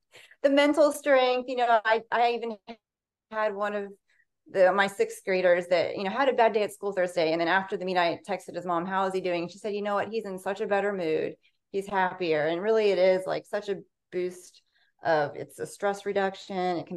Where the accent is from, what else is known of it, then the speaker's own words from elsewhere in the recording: Beloit, Ohio, United States; also born or lived in Youngstown / upstate New York; I'm originally from Beloit, which is out near, I went to West Branch, so more country, only about a half hour from here, but I lived in the Youngstown area, minus the 1 year we were in upstate New York since 2004.